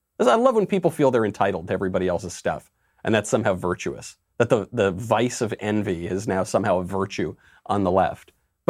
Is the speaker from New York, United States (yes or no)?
yes; New York, United States; I got a kick out of it as a New Yorker, but wasn't very effective.